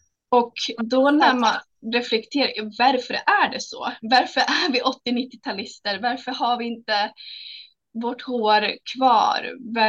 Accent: Stockholm, Stockholm County, Sweden; now in Uppsala, Sweden; 32 år är jag. Och jag är från Stockholm från början. Men jag bor i Uppsala just nu tillsammans med min sambo och min son.

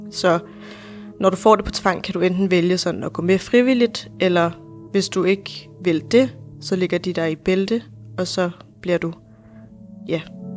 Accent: Copenhagen, Capital Region of Denmark, Denmark; og jeg er 23 år gammel, og jeg kommer fra København.

